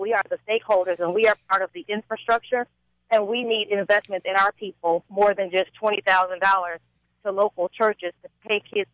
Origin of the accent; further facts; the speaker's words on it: Gary, Indiana, United States; I remember when I was growing up in Gary more than 20 years ago